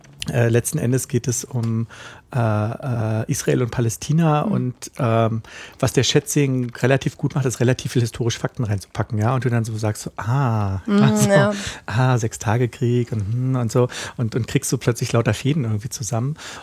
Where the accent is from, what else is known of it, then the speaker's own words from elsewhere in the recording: East Germany, Germany; Ich komme aus der DDR